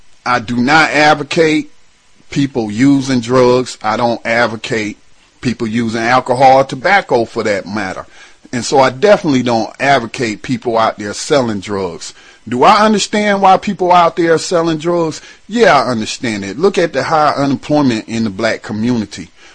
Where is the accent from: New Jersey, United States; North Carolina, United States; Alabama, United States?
North Carolina, United States; also born or lived in Detroit, Michigan; For those that know me, y'all know I grew up in Detroit as a young man, all the way up till I was 12 years old, and then we came back home to North Carolina, where all my people live.